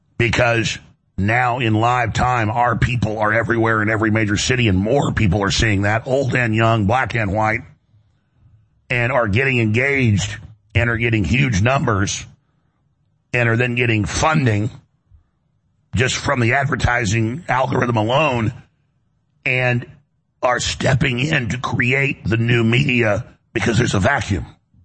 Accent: United States; People ask, what am I? I'm an American. I'm a Christian. I'm a patriot.

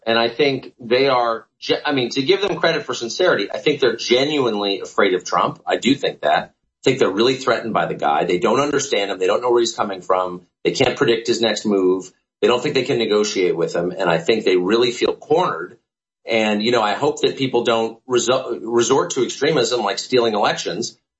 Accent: United States; I'm an American, he's the president, I'll sort of get in line.

